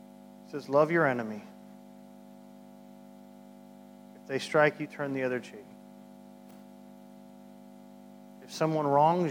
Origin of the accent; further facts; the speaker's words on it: United States; And as an American, you can understand why that can be difficult right now.